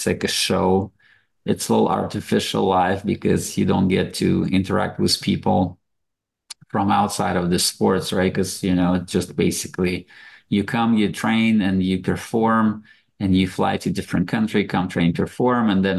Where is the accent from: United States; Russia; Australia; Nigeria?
Russia; Moscow; I was born and raised in Russia, in Moscow